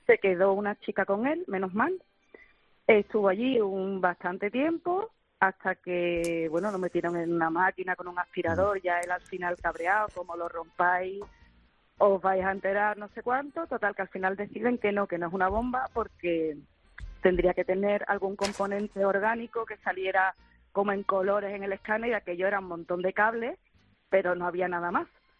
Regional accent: Chiclana de la Frontera, Andalusia, Spain; nosotros somos de Chiclana.

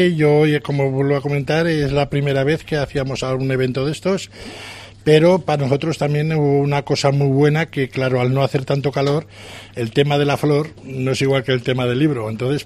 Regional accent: Teruel, Aragon, Spain; Yo soy de toda la vida de Teruel

